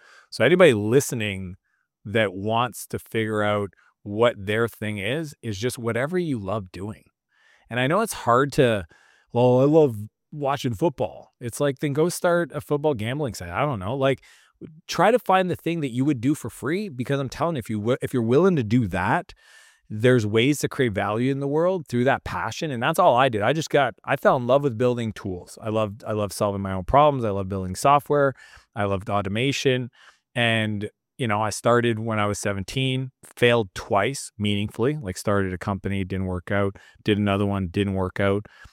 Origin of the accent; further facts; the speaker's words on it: Canada; as a Canadian, I was just, you know